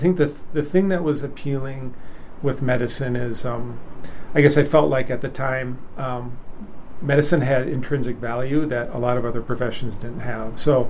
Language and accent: English; West Fargo, North Dakota, United States; also born or lived in Bemidji, Minnesota; Yeah, well, I'm from the area, so I grew up in West Fargo, North Dakota, graduated from the high school there.